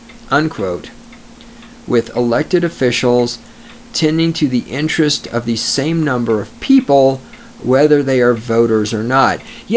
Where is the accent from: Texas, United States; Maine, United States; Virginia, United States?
Texas, United States; For those of you new to the show wondering why I'm reading shit from Texas newspapers, that's because I'm from Texas.